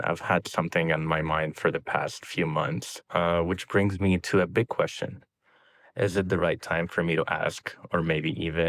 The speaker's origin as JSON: {"language": "English", "town": "Toronto", "region": "Ontario", "country": "Canada", "said": "I am from Toronto, Canada."}